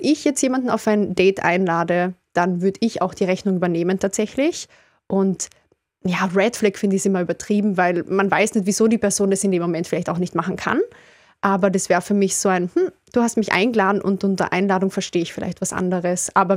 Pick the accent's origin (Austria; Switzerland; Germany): Austria; Klagenfurt, Carinthia; now in Vienna, Austria; Ich bin vor etwa 12 Jahren von Klagenfurt nach Wien gezogen